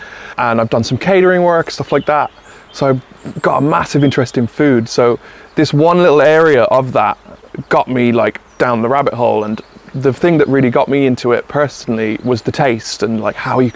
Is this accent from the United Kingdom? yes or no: no; Munster, Ireland; And I grew up here in East Clare with like forests and open fields and blessed to have this beautiful countryside around us.